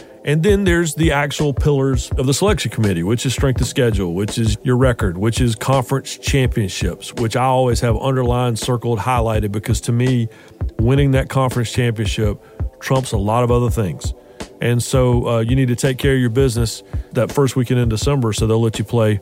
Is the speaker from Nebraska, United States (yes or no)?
no; Raleigh, North Carolina, United States; and I grew up with that game growing up in Raleigh, that's a venomous game.